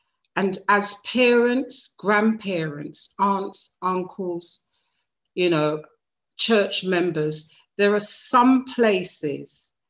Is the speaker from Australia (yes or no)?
no; Stoke Newington, London, United Kingdom; I grew up in Stoke Newington Church, for the young people who may not be aware. I grew up in Stoke Newington